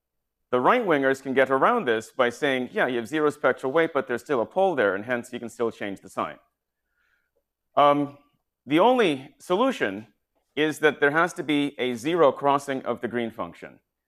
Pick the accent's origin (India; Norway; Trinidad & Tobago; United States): Trinidad & Tobago; Tobago; moved away; also born or lived in North America; So I'm not from North America, but I landed in North America in 68 in Boston, and my first sport was hockey. So I grew up playing hockey, which is a sort of unexpected sort of thing. But anyway, you know, someone from Tobago.